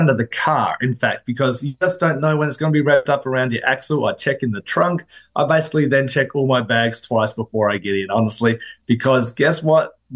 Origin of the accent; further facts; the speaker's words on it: Australia; I mean, being an Australian, you do it naturally.